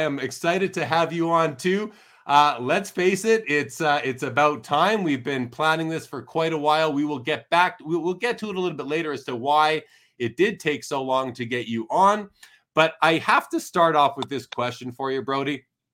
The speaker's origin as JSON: {"language": "English", "town": "Winnipeg", "region": "Manitoba", "country": "Canada", "said": "I'm originally from Winnipeg"}